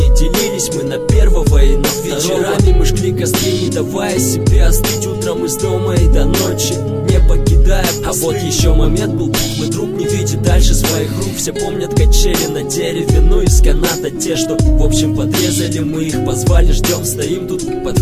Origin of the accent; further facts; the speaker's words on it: Kirov, Kaluga Oblast, Russia; не забуду область Калужская, мой родной город Киров